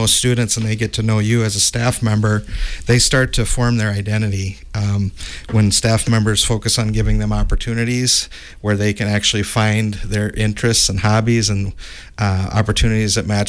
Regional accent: Livingston, Wisconsin, United States; And growing up in the Iowa Grant School District and living in Livingston, I'm kind of back where I come full circle back to the southwest part of the state.

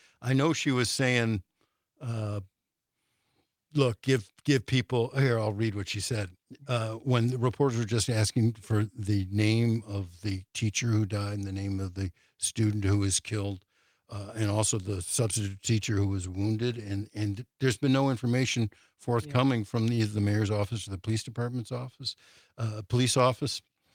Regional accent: Highland Park, Illinois, United States; now in Madison, United States; like I grew up in Highland Park, Illinois, and they had that 4th of July parade shooting there.

